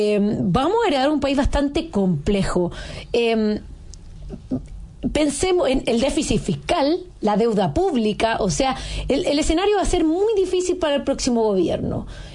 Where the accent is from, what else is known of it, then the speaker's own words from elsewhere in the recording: Chile; al final somos los chilenos los que terminamos ahogados